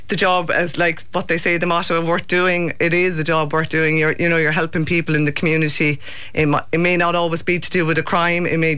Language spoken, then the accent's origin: English; Munster, Ireland; now in Tralee, Ireland; I've almost 19 years service and all of that has been here in Tralee. I'm originally from Clare and this was my first station.